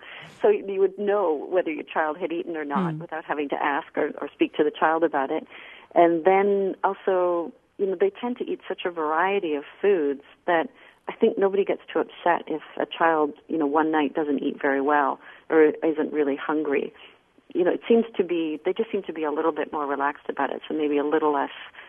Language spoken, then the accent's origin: English; Canada; my own experience as a child. I grew up in Canada